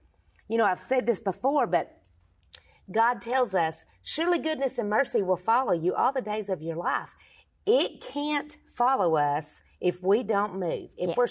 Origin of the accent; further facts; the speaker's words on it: Texas, United States; Well, you know, when you're from Texas, like